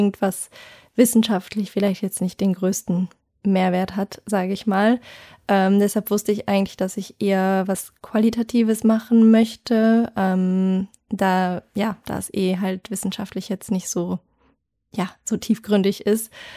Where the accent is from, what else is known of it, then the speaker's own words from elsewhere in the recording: Luxembourg; seit einiger Zeit laufe ich tatsächlich nur noch als Luxemburgerin und sowieso international halt eh nur als Luxemburgerin